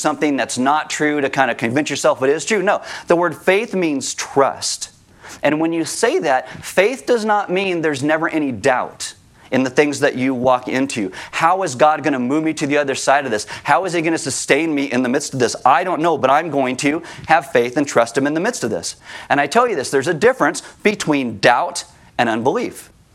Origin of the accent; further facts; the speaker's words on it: California, United States; I grew up in California.